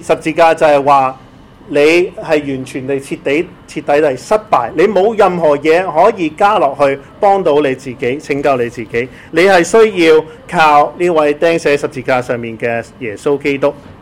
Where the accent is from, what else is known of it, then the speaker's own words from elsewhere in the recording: China; 其实这件事很普通到我们中国人呢